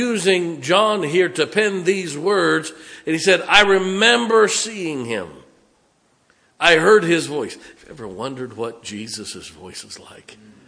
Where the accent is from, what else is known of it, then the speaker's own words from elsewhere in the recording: Ohio, United States; When I grew up in Ohio, I got saved at the Great Canton Baptist Temple.